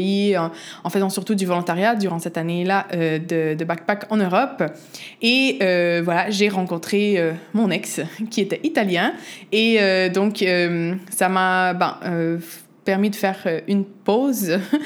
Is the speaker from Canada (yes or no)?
yes; Quebec, Canada; accent: Quebec; also born or lived in Portugal; moi, je suis née au Québec. Tu l'entends peut-être dans mon accent. donc, je suis née au Québec d'un père portugais et d'une mère québécoise. Mais quand j'étais jeune, j'ai vécu quelques années au Portugal avant de retourner au Québec où j'ai principalement grandi.